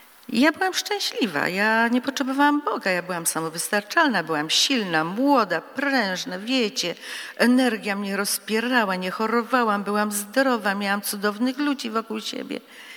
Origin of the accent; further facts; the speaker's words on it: Wieluń, Łódź Voivodeship, Poland; also born or lived in Wałbrzych; Urodziłam się w Wałbrzychu, po czym w wieku 4 lat rodzice przeprowadzili się do Wielunia.